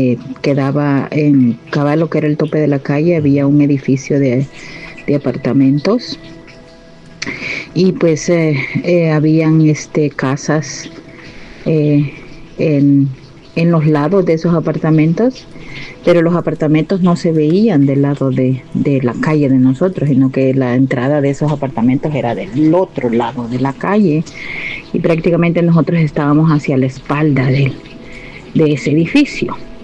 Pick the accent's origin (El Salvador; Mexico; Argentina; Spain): El Salvador; moved away; Pues les cuento que yo tenía como 12 años. Yo vivía en mi país, en El Salvador.